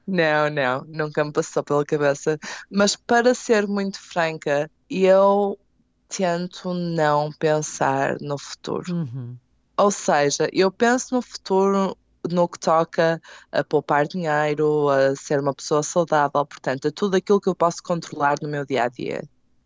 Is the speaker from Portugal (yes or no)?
yes; Portugal; Como portuguesa, sempre tive o sonho da Tailândia